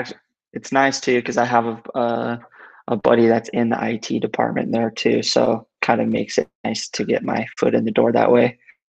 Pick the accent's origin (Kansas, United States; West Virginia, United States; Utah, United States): Utah, United States; Spanish Fork; I grew up in Spanish Fork.